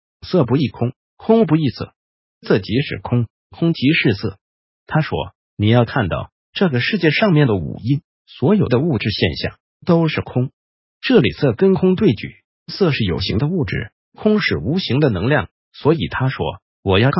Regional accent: China; 然后我们中国人就大做文章，说它可以观到声音

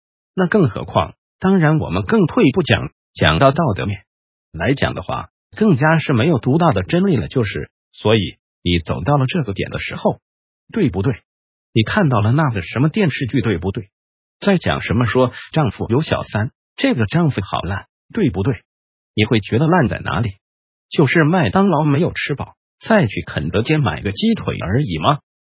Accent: China; 所以我们中国人在进行身体的对话的时候不知不觉的就会往易经这边靠过去

